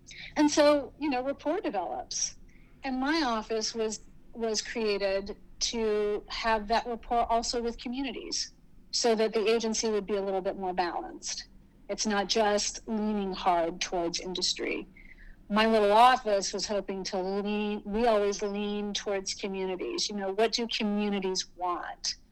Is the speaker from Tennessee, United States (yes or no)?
yes; Tennessee, United States; All the state agents, I'm from Tennessee, and I push back on TDEC repeatedly for their coziness.